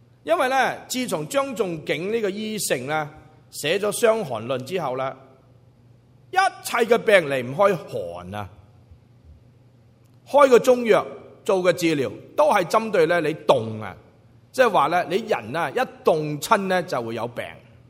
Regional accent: China; 我们中国人的中医几千年了

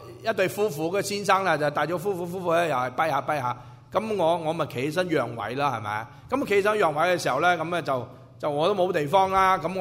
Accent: China; 我说是啊，我是中国人啊

